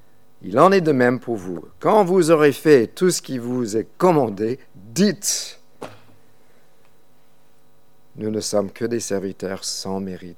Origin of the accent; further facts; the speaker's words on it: United States; first language English; French is a second language; je lis toujours en anglais parce que je viens des États-Unis, c'est ma langue de cœur.